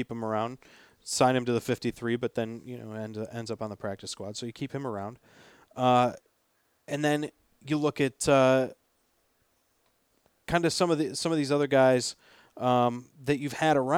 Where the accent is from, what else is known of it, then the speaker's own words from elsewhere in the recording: United States; I lived, I grew up, was born, was raised very close to Canada, just across the border.